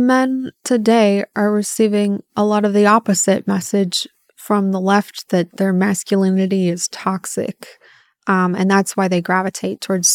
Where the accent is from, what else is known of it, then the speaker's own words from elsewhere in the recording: California, United States; what the kinds of therapy I received growing up in California.